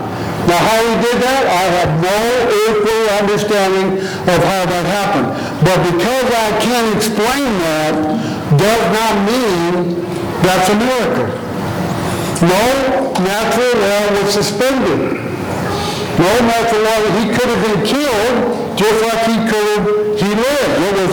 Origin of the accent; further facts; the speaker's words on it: Indiana, United States; when I was growing up in Northwest Indiana